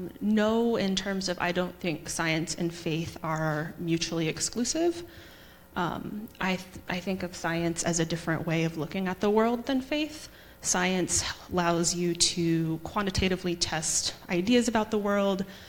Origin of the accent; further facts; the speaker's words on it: Kentucky, United States; So I grew up in the church. I'm from Kentucky, so I came from a pretty conservative church.